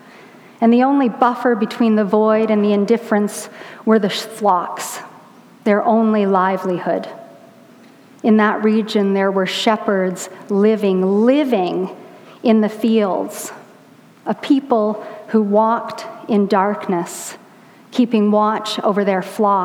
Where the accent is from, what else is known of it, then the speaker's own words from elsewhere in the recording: Edmonton, Alberta, Canada; I grew up in Edmonton, where at this time of the year, the sun doesn't rise until almost 9 a.m. and it sets at 4 p.m.